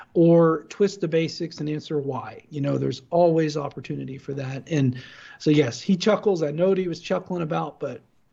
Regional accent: Ohio, United States; I'm from Ohio, but I haven't heard that one.

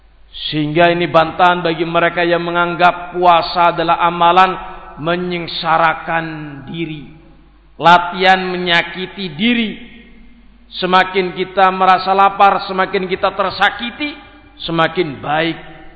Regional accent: Banyumas, Central Java, Indonesia; Karena saya orang Banyumasan, menduan itu favorit, Pak.

